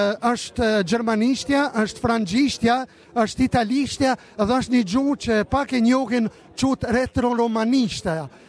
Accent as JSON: {"language": "Albanian", "country": "Kosovo", "said": "për thëmë nga Kosova, unë si Kosovar"}